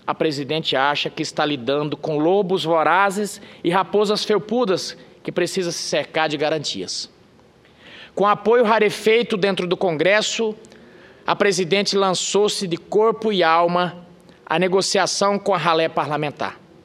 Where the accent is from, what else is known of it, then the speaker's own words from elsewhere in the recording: Northeast Region, Brazil; Eu que venho do estado, da região do Nordeste, sou dali perto